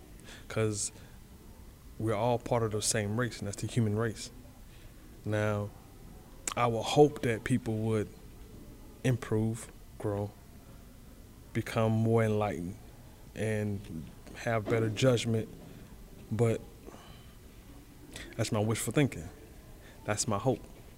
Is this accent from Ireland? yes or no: no; the South, United States; Coming from the South, I'm from the South, so this is something that's normal.